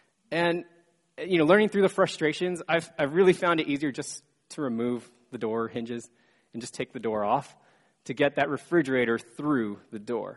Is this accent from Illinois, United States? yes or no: no; Sacramento, California, United States; And my hometown of Sacramento had a parade like this a few years ago.